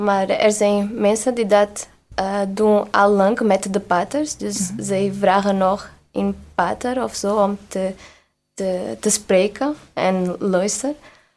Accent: Vilacha, Portugal; Dutch is a second language; also born or lived in Brazil; En ik ben van Portugal in Vilacha.

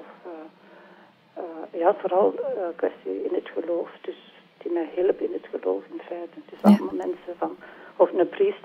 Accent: Leuven, Flemish Brabant, Belgium; moved away as an adult; now in Merksplas, Belgium; Ja, ik ben geboren in Leuven en heb eigenlijk mijn jeugd doorgebracht tot ongeveer 18 jaar. En dan zijn we moeten verhuizen door het beroep van mijn vader naar Merksplas. En dan ben ik hier in de streek blijven wonen.

